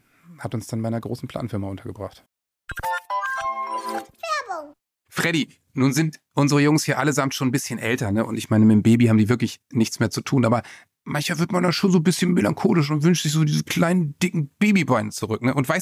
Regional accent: Osterholz-Scharmbeck, Lower Saxony, Germany; Und wir kommen vom Dorf, ne? Also wir sind in Osterholz-Scharmbeck zusammen zur Schule gegangen.

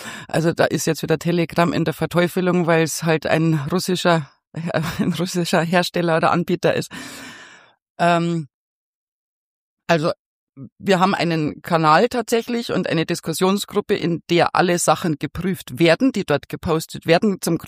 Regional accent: Rosenheim, Bavaria, Germany; born there; Also ich bin gebürtige Rosenheimerin und Oberbayerin.

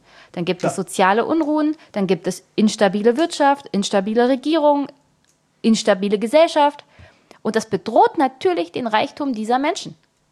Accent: East Germany, Germany; born there; also ich bin in der DDR geboren und der Osten hat die Industrialisierung bekommen und einen Niedriglohnsektor.

